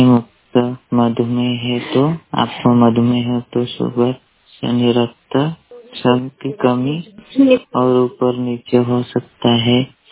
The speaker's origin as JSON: {"language": "Hindi", "town": "Chandra", "region": "Madhya Pradesh", "country": "India", "said": "जिला बड़वानी ग्राम पंचायत चंद्रा का निवासी हूँ।"}